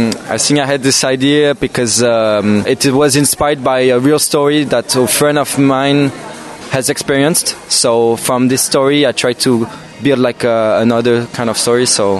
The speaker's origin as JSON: {"language": "English", "country": "Switzerland", "said": "I'm from Switzerland if not, and I'm 25 years old."}